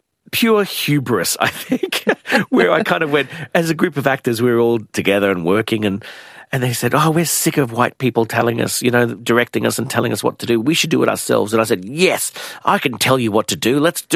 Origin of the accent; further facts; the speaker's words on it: Logan, Queensland, Australia; a young Aboriginal gay man growing up in Logan at the time, who just felt in the 70s into the 80s, just felt totally kind of alone with no one around.